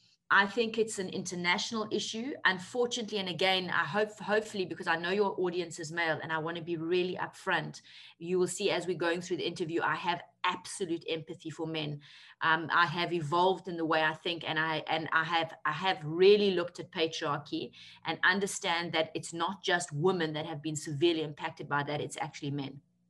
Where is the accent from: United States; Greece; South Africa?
South Africa; I grew up in South Africa, I understand discrimination, I grew up in patriarchy.